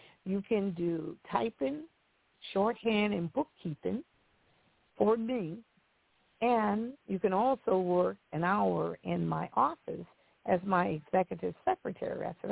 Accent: Mississippi, United States; born there; I was born in Mississippi, and I always had dreams of doing better for myself because, as you know, Mississippi was one of the poorest states in the Union.

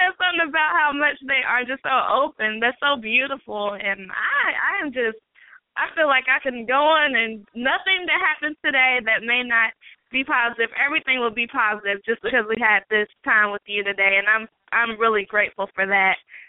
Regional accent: North Carolina, United States; I am from North Carolina, the first in flight state.

